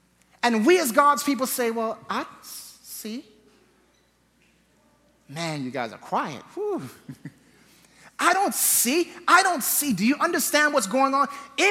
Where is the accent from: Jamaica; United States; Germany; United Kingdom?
Jamaica; I visited my hometown, Jamaica, some time ago.